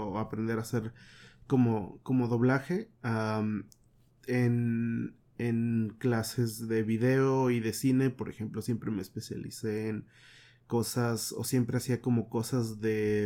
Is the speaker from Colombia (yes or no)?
no; Texcoco, State of Mexico, Mexico; No, en realidad yo soy de Texcoco, estaba en México.